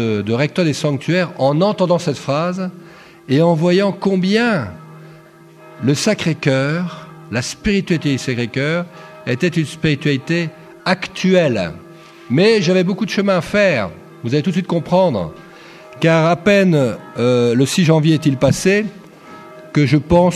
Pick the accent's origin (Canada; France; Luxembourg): France; je suis, comme la plupart d'entre vous, je suis français pour la plupart